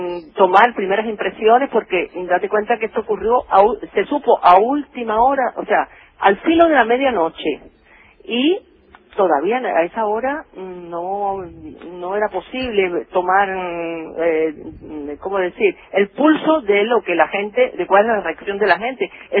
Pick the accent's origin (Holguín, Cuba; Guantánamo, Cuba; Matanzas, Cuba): Matanzas, Cuba; now in Havana, Cuba; Pero yo no soy de La Habana. ¿De dónde sos? De otro lugar. Yo soy de Matanzas.